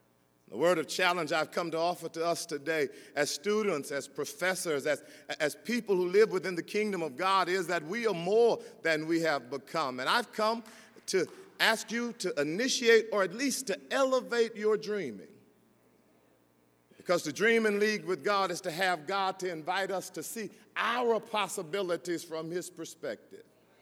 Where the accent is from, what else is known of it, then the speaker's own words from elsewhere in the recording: Hearne, Texas, United States; Dr. Gregory told you I grew up in Hearn, Texas